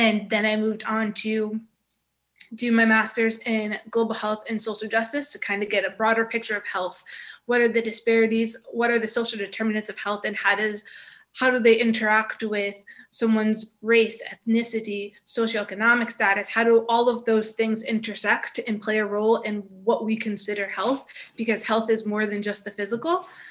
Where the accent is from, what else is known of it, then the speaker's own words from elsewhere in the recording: Hudson, New York, United States; I grew up in Hudson, New York, born and raised, went to Hudson City School District. I was there from 2006 to 2010.